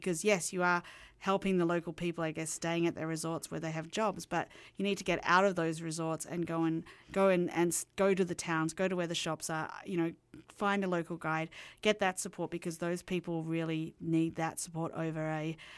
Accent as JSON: {"language": "English", "country": "Australia", "said": "He's currently touring my home country, Australia, and I'm sure his sound is being very well appreciated down there."}